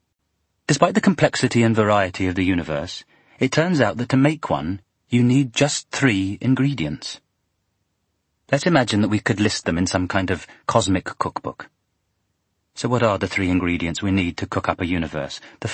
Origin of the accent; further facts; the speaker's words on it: England, United Kingdom; As I was growing up in England after the Second World War, it was a time of austerity.